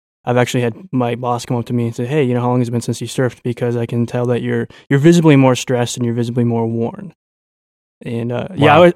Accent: Santa Cruz, California, United States; We're from Santa Cruz, by the way.

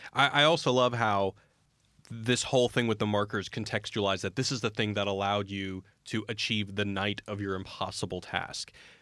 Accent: Texas, United States; I'm from Texas. I know how to fetishize a good gun.

